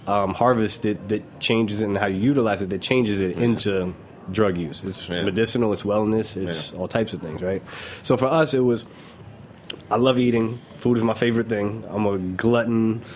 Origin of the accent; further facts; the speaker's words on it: San Francisco, California, United States; No, I'm from San Francisco, born there.